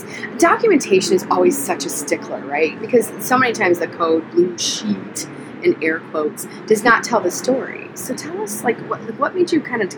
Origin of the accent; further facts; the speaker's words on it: Seattle, Washington, United States; Because I'm from Seattle and sitting here in Boston, so.